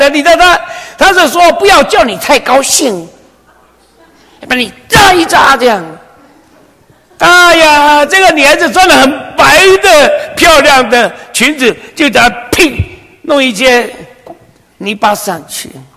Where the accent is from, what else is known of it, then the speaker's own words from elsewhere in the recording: China; 你知道什么叫恶意泪吗？假慈悲，对不对？我们中国人叫做猫哭老鼠。